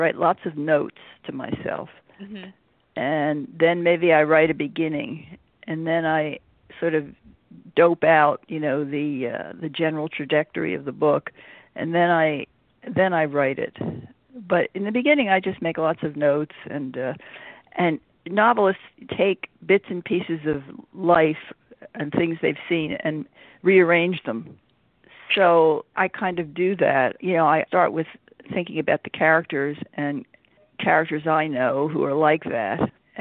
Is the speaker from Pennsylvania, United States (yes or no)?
yes; Philadelphia, Pennsylvania, United States; I grew up in Philadelphia